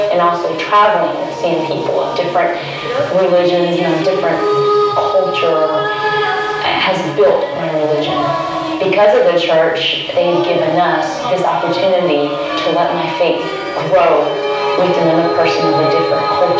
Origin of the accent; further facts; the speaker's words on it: United States; I'm just showing my passport. I'm an American.